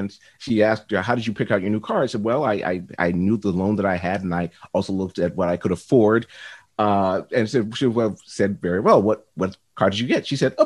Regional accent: New York, United States; I grew up outside New York City

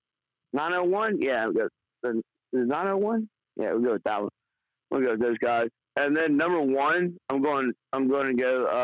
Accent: Louisiana, United States; I'm from Louisiana, but I'm from the bottom. I'm from the boot

